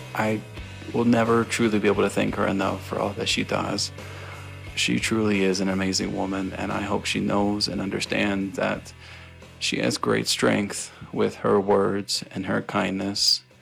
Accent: Virginia, United States; I'm from Virginia.

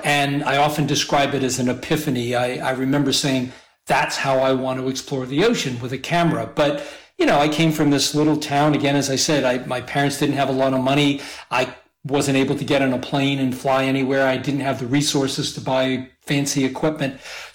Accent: Massachusetts, United States; I grew up in Massachusetts.

